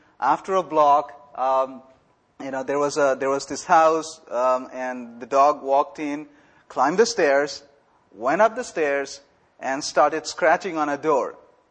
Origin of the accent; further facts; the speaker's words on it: India; moved away as an adult; now in United States; I'm from India, When I came to the United States